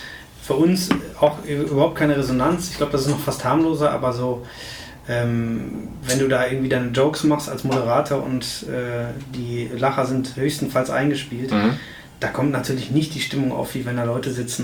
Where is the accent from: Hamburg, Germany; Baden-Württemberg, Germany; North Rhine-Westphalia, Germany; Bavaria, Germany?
North Rhine-Westphalia, Germany; Essen; ich komme aus Essen, also ich habe hier in Essen auch allgegenwärtigen